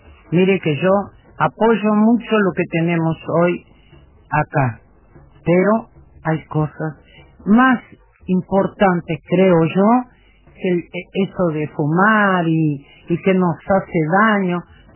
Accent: Uruguay; nosotros todos somos uruguayos

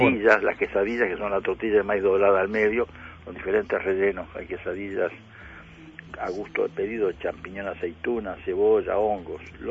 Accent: Uruguay; somos uruguayos

